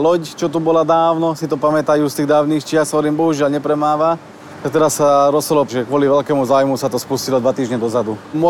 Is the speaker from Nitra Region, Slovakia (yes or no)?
no; Gabčíkovo, Trnava Region, Slovakia; ja to už poznám od detstva, nakoľko som z Gabčíkova.